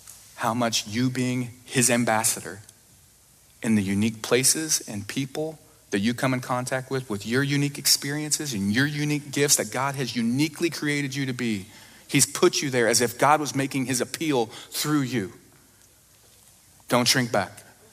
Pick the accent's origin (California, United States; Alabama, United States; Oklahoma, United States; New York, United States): Oklahoma, United States; also born or lived in Kentucky; And like I grew up in Oklahoma and lived in Kentucky for a while, so I just say, y'all need Jesus.